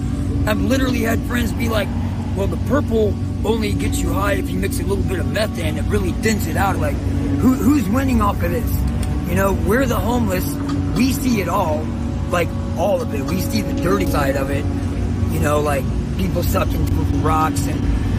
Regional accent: United States; now in San Francisco, United States; Louisiana, Texas area.

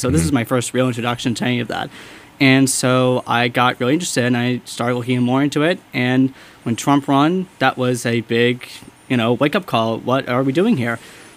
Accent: Massachusetts, United States; So, I'm from New Massachusetts. I'm 20 minutes outside of Tufts, and I come from a great family.

